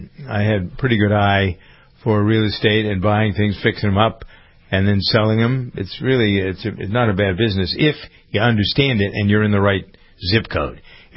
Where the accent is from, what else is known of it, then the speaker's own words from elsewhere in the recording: Framingham, Massachusetts, United States; Where I am here in my hometown of Framingham, the real estate market is crazy.